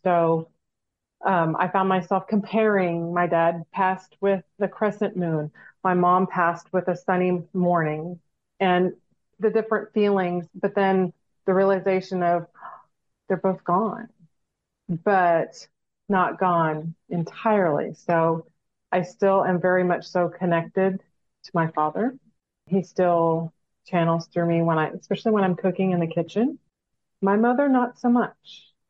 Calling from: Austin, Texas, United States; So I'm dialing in from Austin, Texas.

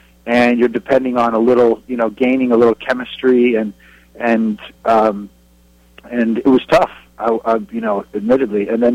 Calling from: Michigan, United States; I'm in northern Michigan right now. It's a balmy 39 degrees, actually.

